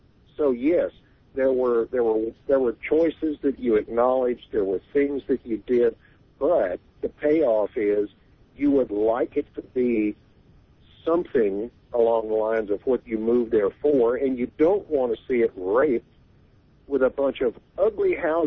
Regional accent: Nashville, Tennessee, United States; And I'm sad to say my hometown, Nashville, has not done that.

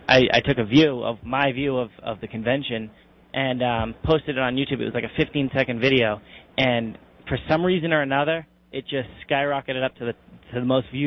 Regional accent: Massachusetts, United States; I'm actually not from New Hampshire. I go to school in New Hampshire. I'm from Massachusetts.

